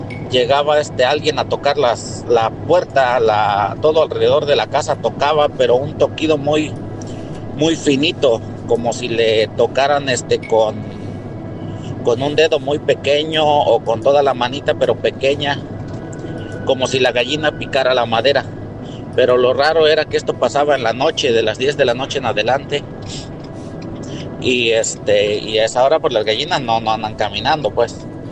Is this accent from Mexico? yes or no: yes; Zacualpan, Veracruz, Mexico; also born or lived in State of Mexico; now in United States; parte de mi niñez la viví en Veracruz. Nosotros somos de un lugar que se llama Zacualpan, Veracruz, es allá por las montañas, colindando con Hidalgo.